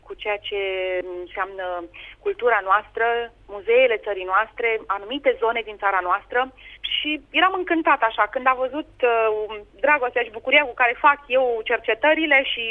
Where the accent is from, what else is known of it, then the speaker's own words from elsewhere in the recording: Romania; Da, sunt româncă.